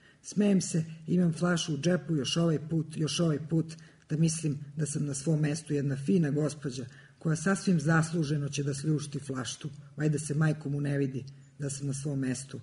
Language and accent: Serbian; Belgrade, Serbia; odrasla sam na Novom Beogradu, onda sam otišla na Đeran pijacu pa sam se opet vratila na Novi Beograd. Vrlo verovatno ću tu i ostati do samog kraja.